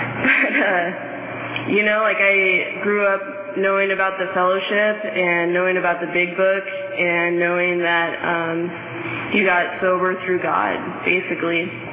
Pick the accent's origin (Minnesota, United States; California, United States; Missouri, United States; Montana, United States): California, United States; Fresno; I was born and raised in Fresno.